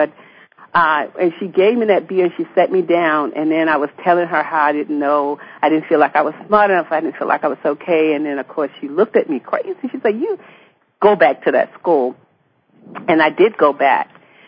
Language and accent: English; Pompano Beach, Florida, United States; I'm African American, and I'm a migratory worker, and grew up in Pompano Beach, Florida.